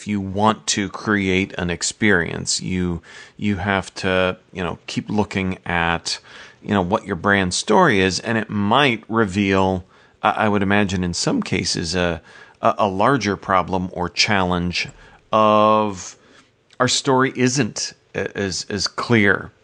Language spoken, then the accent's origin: English; Midwest, United States; I'm a Midwesterner.